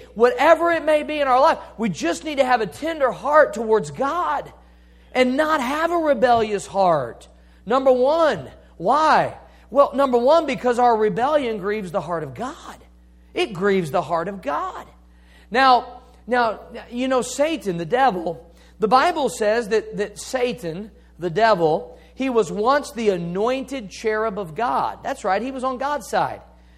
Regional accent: Missouri, United States; Stubborn is a Missouri mule, as they say. I'm from Missouri, so I can say that.

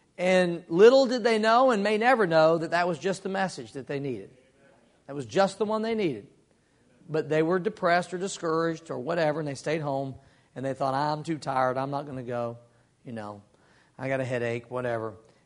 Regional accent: Missouri, United States; I'm from Missouri. Y'all know what they call Missouri? The show me state.

